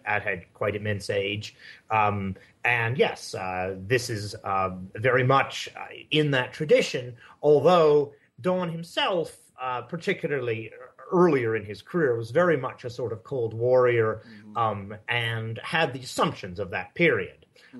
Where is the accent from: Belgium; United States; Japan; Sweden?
Japan; I guess the most interesting thing about me is that I grew up in Japan.